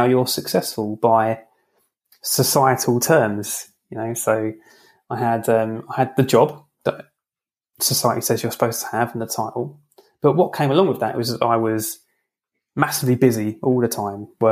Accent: London, United Kingdom; So yeah, so … I'm from London

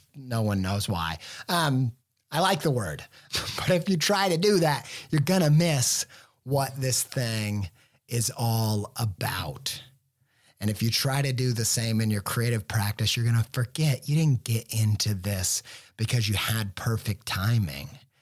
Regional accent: Midwest, United States; You know, I grew up in the Midwest, and that meant my childhood was all about one thing.

